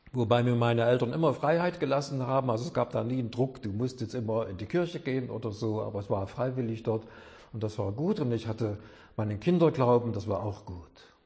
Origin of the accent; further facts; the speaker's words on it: Schönfels, Saxony, Germany; also born or lived in Chemnitz; Ich bin in Schönfels aufgewachsen, bei Zwickhaus, ein kleines Dorf. Kam nach Chemnitz